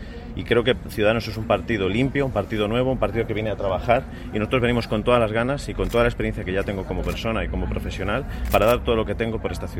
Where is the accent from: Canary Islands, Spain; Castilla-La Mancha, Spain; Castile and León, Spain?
Castilla-La Mancha, Spain; Cuenca; yo nací en Cuenca, soy de Cuenca, trabajo en Cuenca y he decidido quedarme en Cuenca.